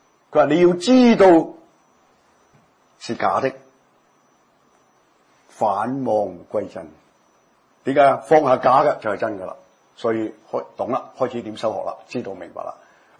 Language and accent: Cantonese; Guangdong, China; accent: Cantonese; 我們廣東話叫搏懵挑釁